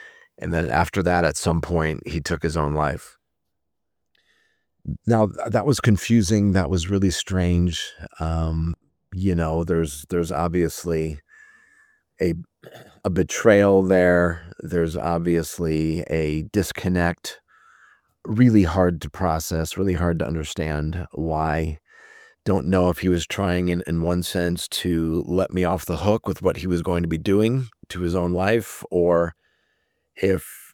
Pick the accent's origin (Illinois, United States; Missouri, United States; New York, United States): Illinois, United States; Chicago; some of the soil that I grew up in Chicago and in my family, in my home